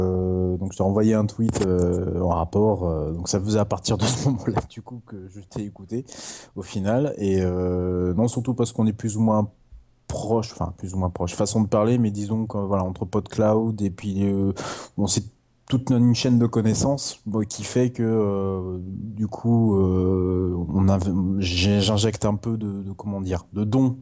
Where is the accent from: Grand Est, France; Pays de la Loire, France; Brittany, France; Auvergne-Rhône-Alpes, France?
Brittany, France; De Bretagne, je suis breton.